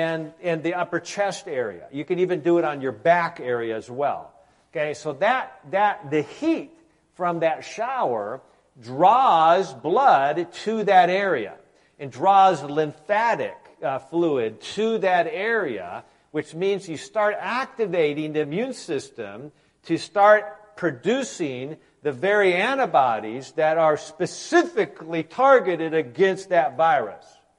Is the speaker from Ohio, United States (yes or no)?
no; Michigan, United States; You know, you're from Wisconsin. I'm from Michigan.